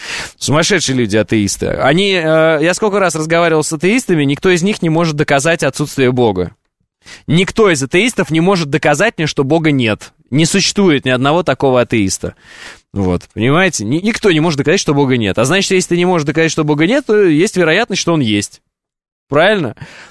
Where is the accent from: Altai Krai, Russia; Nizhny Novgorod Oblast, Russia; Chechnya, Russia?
Chechnya, Russia; я чеченец и мусульманин.